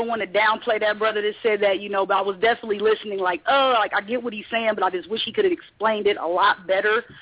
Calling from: Ohio, United States; I'm calling from Central Ohio.

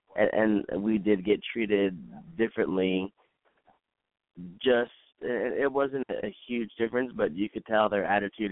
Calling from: Rancho Cucamonga, California, United States; Rancho Cucamonga.

